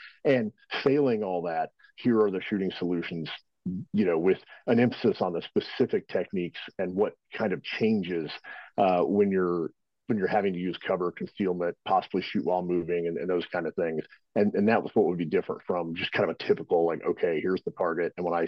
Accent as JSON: {"language": "English", "region": "Texas", "country": "United States", "tie": "born or raised there", "said": "Originally, I was born and raised in Texas. I joined the Army out of high school."}